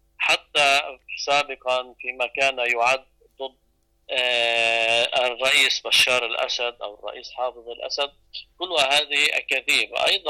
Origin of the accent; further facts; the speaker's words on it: Lebanon; يعني حتى عندنا في لبنان نفس المسير تسلكه الولايات المتحدة